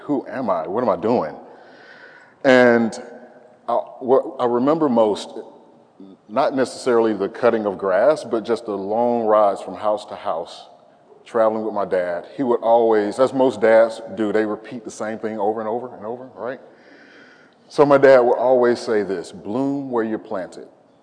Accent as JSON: {"language": "English", "town": "Birmingham", "region": "Alabama", "country": "United States", "tie": "born or raised there", "said": "So I grew up in Birmingham, Alabama"}